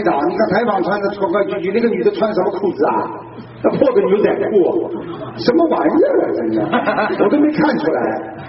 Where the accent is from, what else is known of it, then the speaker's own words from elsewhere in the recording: China; 我告诉他我们中国人很文明啊。